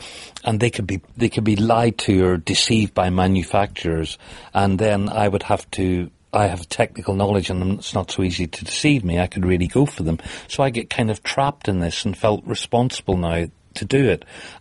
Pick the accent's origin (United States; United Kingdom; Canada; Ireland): Ireland; But I'm Irish as well, and the Irish are really behind us